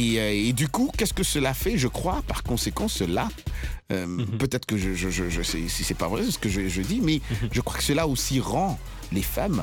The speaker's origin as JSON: {"language": "French", "town": "Bukavu", "region": "South Kivu", "country": "DR Congo", "tie": "born there", "said": "Bukavu, moi je suis né à Bukavu, tu sais."}